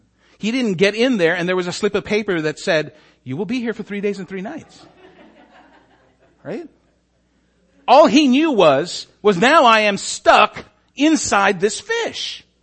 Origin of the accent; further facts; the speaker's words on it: Philippines; so I'm Filipino.